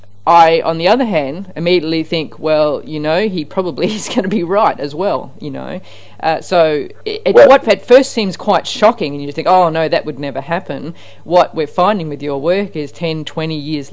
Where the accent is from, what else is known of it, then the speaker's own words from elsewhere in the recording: Australia; my first, you know, thought as an Australian was, well, you know, I mean, you've probably heard about the bushfires and what have you over here.